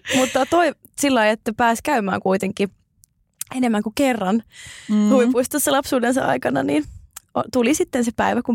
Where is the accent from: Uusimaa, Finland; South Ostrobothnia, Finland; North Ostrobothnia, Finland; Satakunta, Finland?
North Ostrobothnia, Finland; Oulu; aina kun Oulussa on ne luonnollisesti, mistä olen kotoisin, niin siellä ei ole mitään omaa huvipuistoa